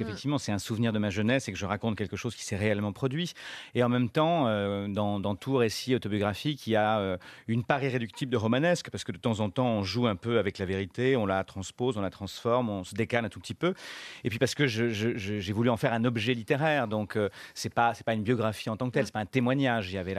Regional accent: Barbezieux, Nouvelle-Aquitaine, France; born there; dans une petite ville de province qui s'appelle Barbezieux, qui est la ville où je suis né, en Charente.

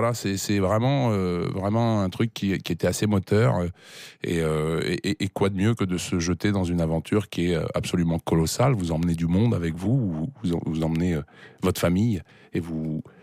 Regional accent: Toulon, Provence-Alpes-Côte d'Azur, France; Nous, on est de Toulon, on est du sud de la France

